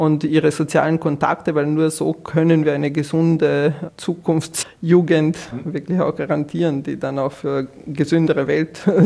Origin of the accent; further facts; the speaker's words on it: Croatia; Zum Beispiel in meinem Heimatland Kroatien wird wenig getestet